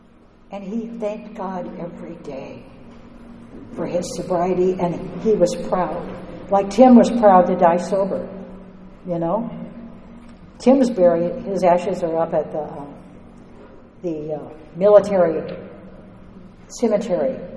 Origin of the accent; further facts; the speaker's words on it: Texas, United States; born there; also born or lived in Virginia; And you know, even though I was born in Texas, it's not my home. It's not my home. My home is here.